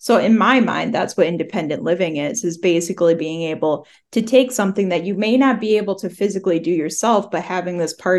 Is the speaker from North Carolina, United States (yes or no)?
no; Minnesota, United States; I'm from Minnesota.